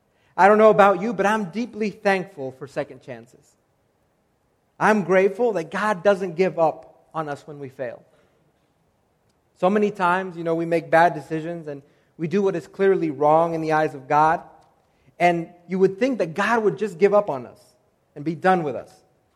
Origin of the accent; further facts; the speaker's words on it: North Carolina, United States; I grew up in the South and in the state of North Carolina where they still paddled people in schools.